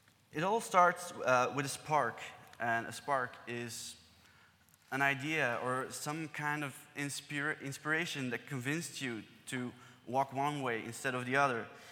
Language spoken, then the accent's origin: English; Belgium; English is a second language; excuse me, I'm from Belgium